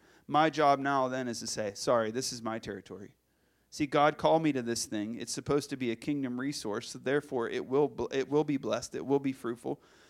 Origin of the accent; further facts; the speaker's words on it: Pittsburgh, Pennsylvania, United States; I'm from Pittsburgh.